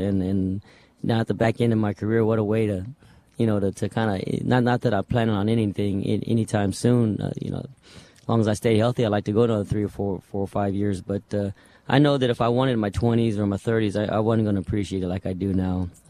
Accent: Roswell, New Mexico, United States; You know, it was great growing up around there, first of all, because I was surrounded with horses.

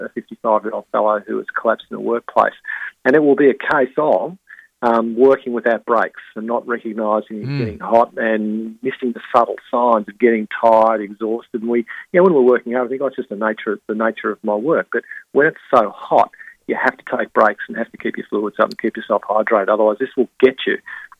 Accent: Victoria, Australia; I grew up in Victoria, so it was freezing every time.

